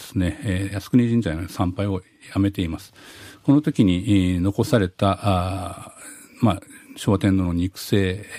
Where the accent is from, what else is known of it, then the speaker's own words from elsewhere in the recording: Kanto, Japan; born there; 関東の生まれなので